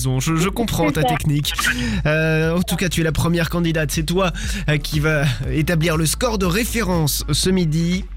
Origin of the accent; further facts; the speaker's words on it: Normandy, France; Il est bien chez nous, en Normandie.